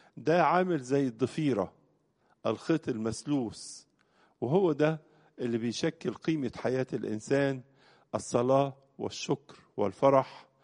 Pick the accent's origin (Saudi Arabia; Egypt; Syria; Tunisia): Egypt; أول بلد في أوروبا نالت شرف الإيمان بالمسيح، زي عندنا في مصر.